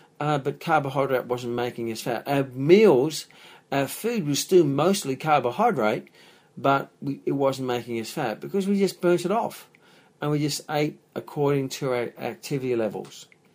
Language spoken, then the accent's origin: English; Papua New Guinea; now in Australia; When I was brought up in New Guinea and I came to Australia, there wasn't a big challenge of obesity.